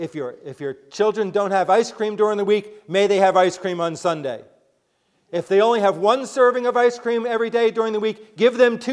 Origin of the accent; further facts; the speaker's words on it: Midland Park, New Jersey, United States; So that I grew up in Midland Park, New Jersey, the home of Johnny Vandermeer, by the way.